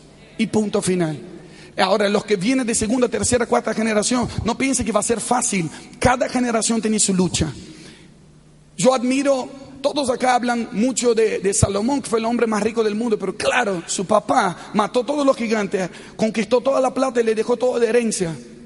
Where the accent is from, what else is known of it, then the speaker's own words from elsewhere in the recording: Rio de Janeiro, Brazil; vengo de una tercera generación de pastores. Mi abuelo fue pastor, fundador de una iglesia bautista en el barrio donde yo crecí, en Río de Janeiro.